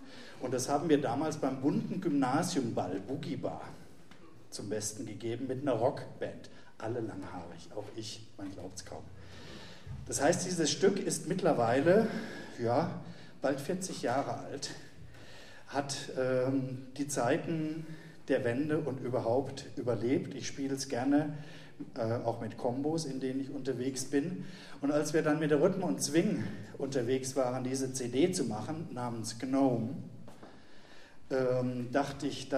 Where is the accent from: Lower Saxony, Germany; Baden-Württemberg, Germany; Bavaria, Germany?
Bavaria, Germany; Ich komme aus Mainfranken, das hatte ich gerade erwähnt